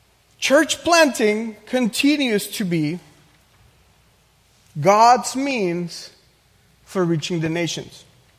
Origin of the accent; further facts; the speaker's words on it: Mexico; When I grew up in Mexico, I realized that most pastors were not interested in church planting